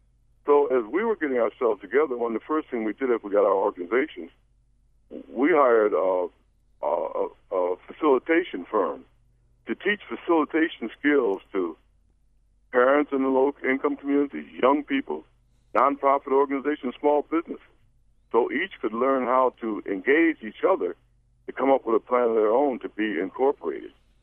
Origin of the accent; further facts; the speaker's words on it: Rochester, New York, United States; I grew up in Rochester, New York, a city that had two race riots.